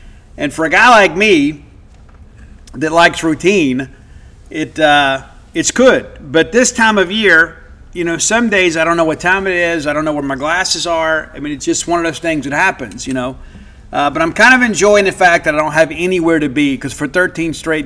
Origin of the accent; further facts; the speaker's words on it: Columbia, Mississippi, United States; also born or lived in Canton; a native of my hometown, Columbia, Mississippi. I was born in Canton, but raised in Columbia.